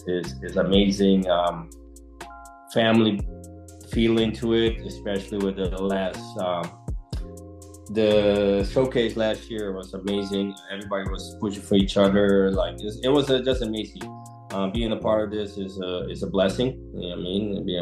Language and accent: English; Curaçao; it's like remind me when I was growing up in Curacao and seeing all the big leagues